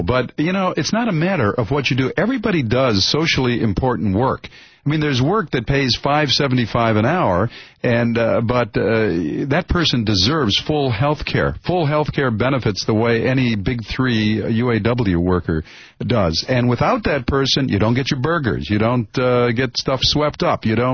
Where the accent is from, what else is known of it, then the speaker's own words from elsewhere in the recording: Canada; I just wanted to say that I'm from Canada and I'm a student.